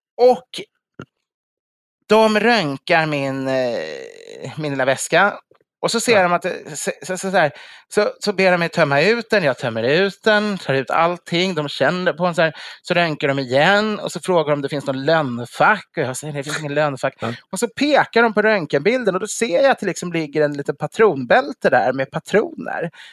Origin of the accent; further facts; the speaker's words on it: Sweden; Och sen åker vi ut, men vi är ju bara 16 och vi är ju svenskar, så vi är ju livrädda för tull.